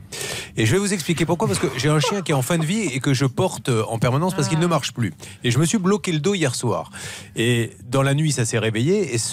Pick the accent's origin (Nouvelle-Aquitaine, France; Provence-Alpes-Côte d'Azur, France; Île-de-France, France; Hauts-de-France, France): Nouvelle-Aquitaine, France; Bordeaux; born there; je suis né à Bordeaux-Codéran, où ça ? Exactement à Codéran.